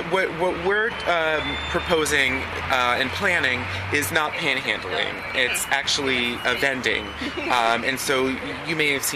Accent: New Orleans, Louisiana, United States; Well, my background, actually, you may know this, but I'm from New Orleans.

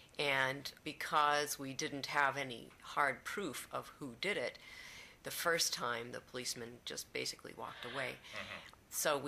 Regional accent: California, United States; now in Atlanta, United States; Yeah, I'm a Californian, but this is my second trip to Georgia.

